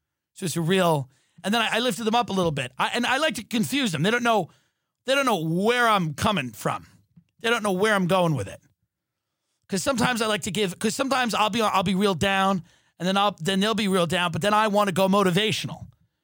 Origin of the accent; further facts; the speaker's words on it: New York City, New York, United States; now in Los Angeles, United States; And as a New Yorker, as a guy that grew up in New York, it's fucking wild to watch, you know, from L.A., you know.